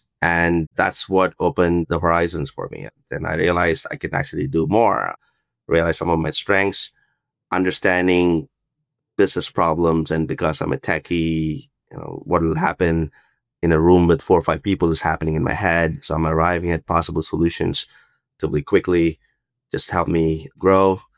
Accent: India; And also lucked out growing up in India during the IT wave.

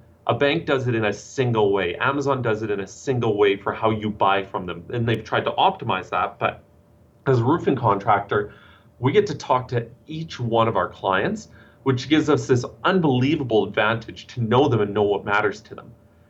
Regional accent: Canada; you know, I'm Canadian, I follow hockey.

